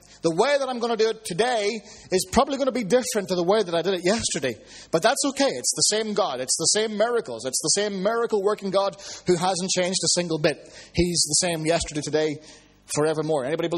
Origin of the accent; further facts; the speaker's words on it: Ireland; I'm Irish, I got to say this.